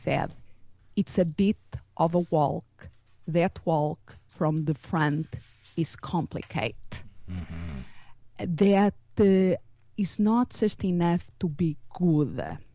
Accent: Portugal; Almost. I'm from Portugal.

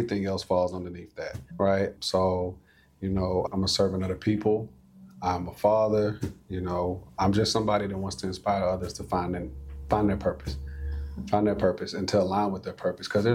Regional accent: Aleve, Texas, United States; So when I was 14, so I grew up in Aleve, Texas.

